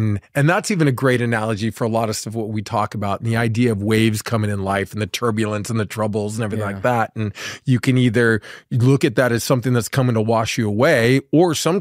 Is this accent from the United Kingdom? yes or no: no; Malibu, California, United States; And I grew up surfing. I'm from Malibu.